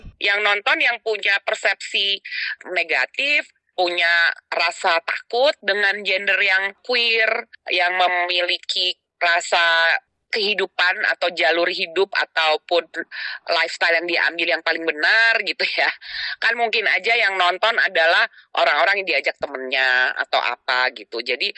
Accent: Jakarta, Indonesia; sebagai warga Jakarta, born and bred in Jakarta.

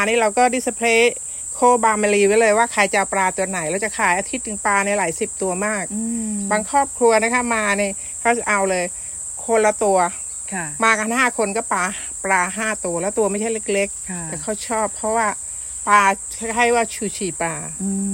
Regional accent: Song Phi Nong, Suphan Buri, Thailand; สุพรรณบุรีสองพี่น้องค่ะ

